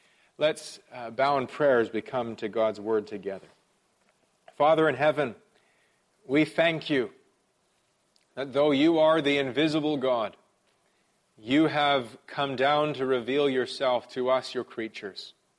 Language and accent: English; Vancouver, British Columbia, Canada; made a visit to my hometown of Vancouver.